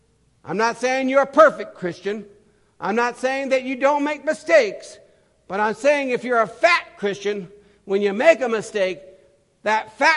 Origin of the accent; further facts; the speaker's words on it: California, United States; I'm from Humboldt County, you know, Humboldt County.